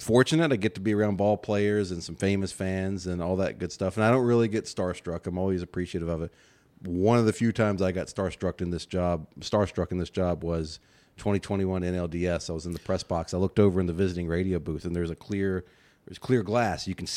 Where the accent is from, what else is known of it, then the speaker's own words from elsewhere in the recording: Virginia, United States; I'm just like you. I'm from Virginia, TBS kid. So that's what turned me on to Braves baseball, watching on TBS every night.